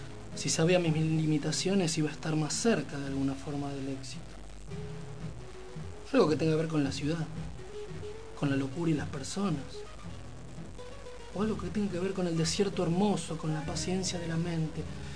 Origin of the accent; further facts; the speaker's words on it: Argentina; Decime, ¿somos los argentinos amargos por naturaleza?